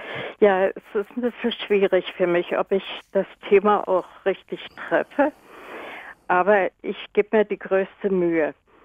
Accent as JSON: {"language": "German", "country": "Germany", "said": "früher war das Deutschland mein Heimatland, Deutschland made in Germany, war doch nicht nur in Deutschland, sondern in der ganzen Welt bekannt, beliebt."}